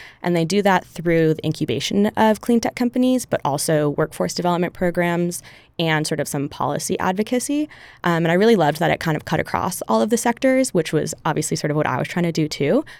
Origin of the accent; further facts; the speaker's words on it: Michigan, United States; I grew up in Michigan, and then I went to Yale for college.